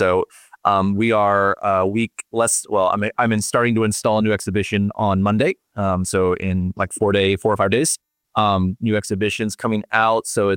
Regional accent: California, United States; I grew up in Southern California.

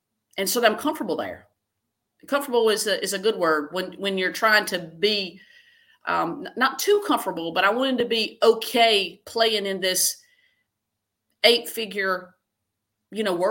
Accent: South Carolina, United States; he came from Podunk, Indiana, and I came from Podunk, South Carolina.

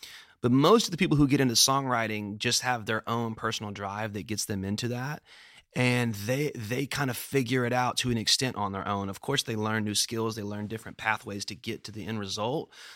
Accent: Memphis, Tennessee, United States; I am. I was born and raised actually like a block or two away from here. I was born on Nelson, which is right around the corner.

